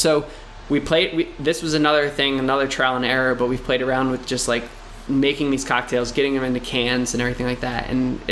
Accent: New Jersey, United States; accent: South Jersey; I must have been my South Jersey accent.

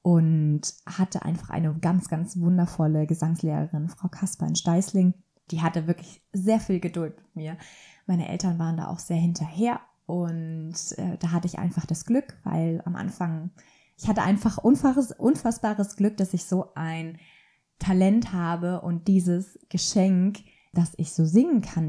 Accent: Radolfzell, Baden-Württemberg, Germany; Ich bin in Radolfzell aufgewachsen und bin dort zur Schule gegangen

